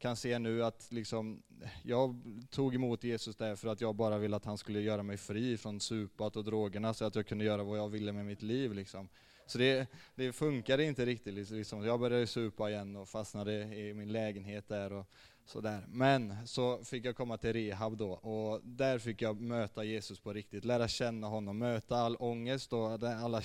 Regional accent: Ljungskile, Västra Götaland County, Sweden; Jag är 25 år gammal. Jag kommer från Ljungskile. Och ja, jag kommer också från ett kristet hem kan man säga.

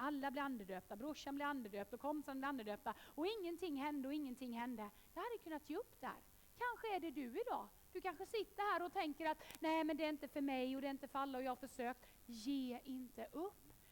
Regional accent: Habo, Jönköping County, Sweden; När jag var 18 år gammal, jag tackar Gud för när jag var i pingkyrkan i Habo där jag växte upp.

